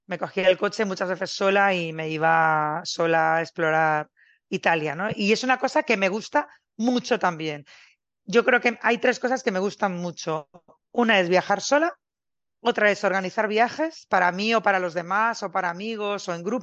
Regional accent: A Coruña, Galicia, Spain; casi la primera vez que salí de La Coruña y fui un poquito más lejos que Portugal o que Madrid, fue al terminar la carrera, o sea, al terminar la carrera universitaria.

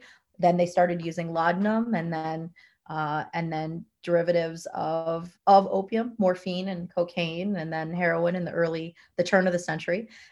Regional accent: Midwest, United States; And when I think about the Chicago fire, I think about being a Midwesterner

